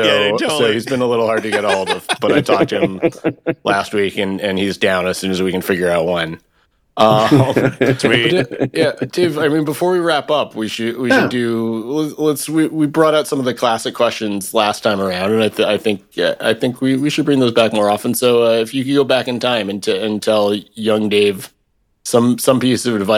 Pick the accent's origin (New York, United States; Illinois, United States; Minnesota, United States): New York, United States; so I'm not going to, as the New Yorker, give you shit about pizza